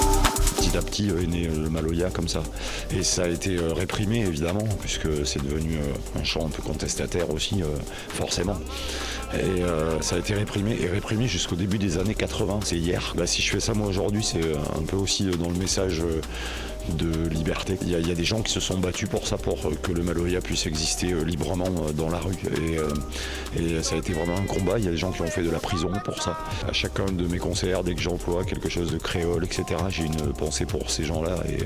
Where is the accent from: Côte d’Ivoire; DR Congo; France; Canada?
France; Nouvelle-Aquitaine; now in La Réunion, France; Et moi, je suis originaire du Lot-et-Garonne, et puis je suis parti m'exiler à La Réunion